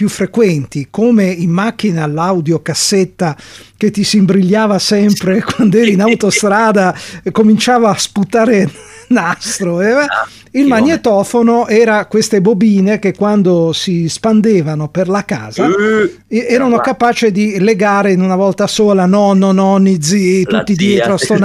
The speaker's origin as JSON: {"language": "Italian", "region": "Liguria", "country": "Italy", "said": "dalle mie parti direbbero una belinata"}